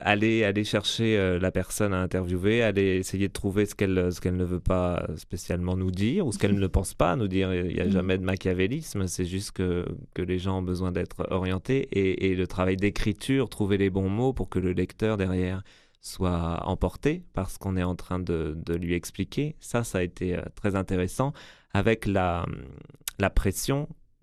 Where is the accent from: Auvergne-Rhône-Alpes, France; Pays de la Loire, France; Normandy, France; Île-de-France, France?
Pays de la Loire, France; born there; Je suis né en France, en Vendée. Donc la Vendée, c'est une région dans l'ouest de la France, assez rurale, assez traditionnelle et assez réconfortante aussi, paisible, avec la mer pas loin, avec la campagne toujours aussi proche.